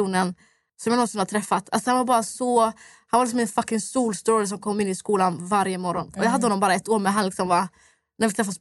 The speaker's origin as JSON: {"language": "Swedish", "town": "Trollhättan", "region": "Västra Götaland County", "country": "Sweden", "said": "Jag är från Trollhättan. Det ligger typ så här 40 minuter från Göteborg."}